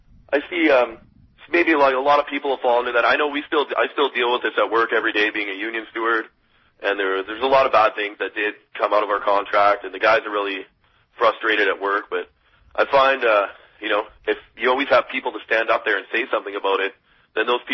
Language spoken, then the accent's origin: English; Sudbury, Ontario, Canada; I grew up in Sudbury, Ontario, which is about 4 hours north of Toronto. So it's not exactly in the middle of nowhere, but it kind of is.